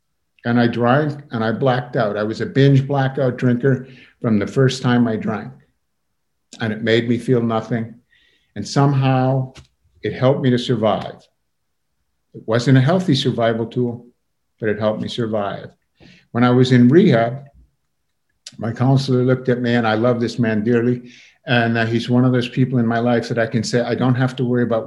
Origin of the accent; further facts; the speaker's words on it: Wisconsin, United States; We drink in Wisconsin. And I'm growing up in Wisconsin. The drinking age is 18.